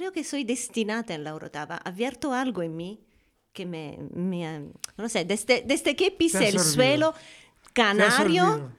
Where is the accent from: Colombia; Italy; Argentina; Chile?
Italy; now in Santa Úrsula, Spain; Porque vivo porque soy italiana, bueno, porque, y vivo todos los sentimientos italianos.